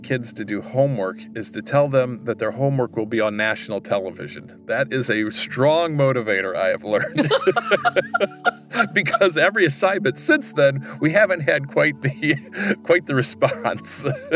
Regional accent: Toledo, Ohio, United States; So this is a kid in Toledo, Ohio, my hometown, who had been taught at an early age to pay it forward.

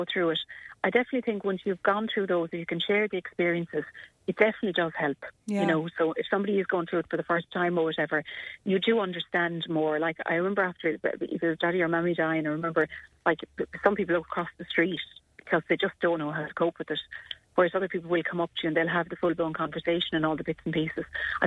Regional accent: Ireland; As Irish people, we're really bad to nurture relationships, especially when we don't feel great.

